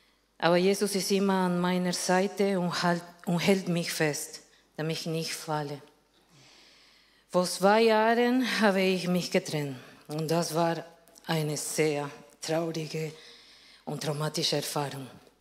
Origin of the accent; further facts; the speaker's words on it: Argentina; German is a second language; Ah, ich komme aus Argentinien, wo gutes Fleisch gibt.